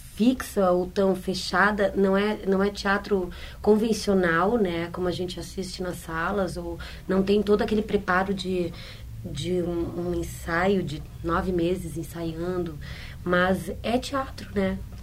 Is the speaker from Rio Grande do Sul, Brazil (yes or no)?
yes; Rio Grande do Sul, Brazil; Eu sou gaúcho.